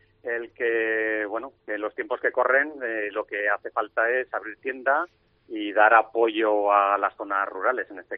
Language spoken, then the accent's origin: Spanish; San Sebastian, Basque Country, Spain; born there; now in Aragon, Spain; Y yo soy nacido fuera de Aragón, en San Sebastián, pero aragonés de adopción